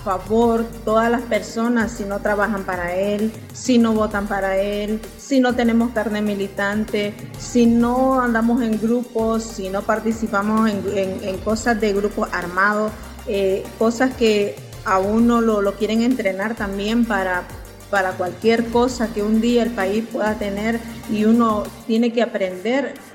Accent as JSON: {"language": "Spanish", "country": "Nicaragua", "lives_now": "Tuxtla Gutiérrez, Mexico", "said": "soy nicaragüense, tengo 39 años de edad. Y pues aquí estoy ahora en el país de México, soy inmigrante y con la esperanza de que el país me dé refugio, estoy en la ciudad de Tuxtla Gutiérrez"}